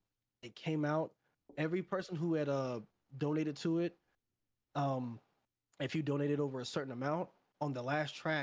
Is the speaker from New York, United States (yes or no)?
yes; New York, United States; Because, you know, we're from New York.